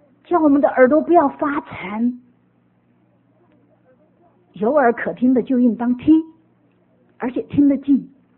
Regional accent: Minnesota, United States; 我就想到这个时候我是从明尼苏达来的哈

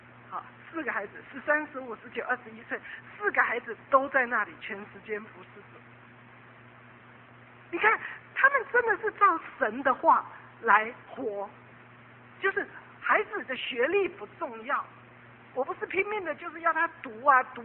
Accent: Taiwan; 就像我们从小在台湾读书一样

